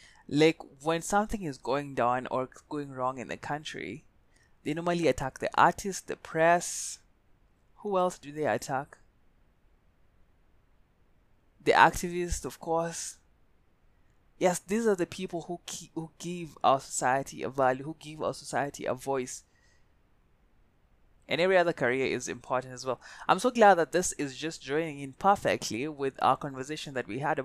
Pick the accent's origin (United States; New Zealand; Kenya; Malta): Kenya; Kericho, Kericho County; I'm from Kericho. It's a beautiful county. It's a beautiful place. You need to come visit over here.